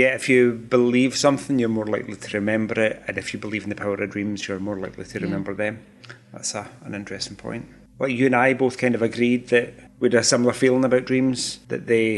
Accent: United Kingdom; But me being let's call myself British for the moment, we're exposed to American TV.

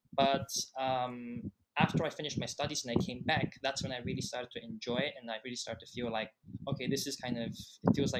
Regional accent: South Korea; English is a second language; also born or lived in 14 countries; So I'm actually from South Korea.

